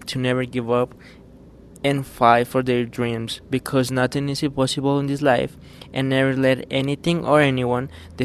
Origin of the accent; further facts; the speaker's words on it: Mexico; now in United States; Me está yendo mejor que en mi país de origen porque estoy aprendiendo un nuevo idioma, tengo un buen trabajo y sigo estudiando. I'm doing better than in Mexico because I'm learning a new language.